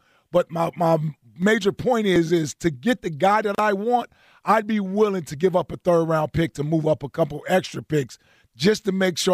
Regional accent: Cincinnati, Ohio, United States; I grew up in Cincinnati, and Detroit is Detroit, so yeah.

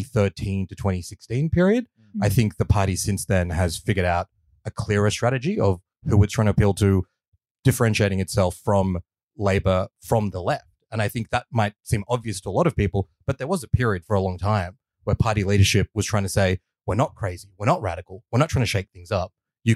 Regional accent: Pakistan; half of it is like conservative Bengalis who did not like me because I'm Pakistani.

